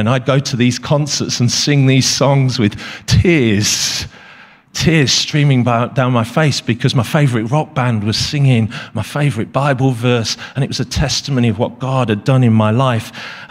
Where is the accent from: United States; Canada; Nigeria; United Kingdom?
United Kingdom; Leicester, East Midlands; I started leading a church just outside of my hometown of Leicester, right in the center of England.